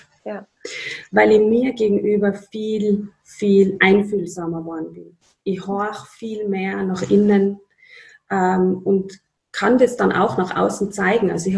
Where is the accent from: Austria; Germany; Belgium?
Austria; Upper Austria; in meiner Heimatgemeinde nach Oberösterreich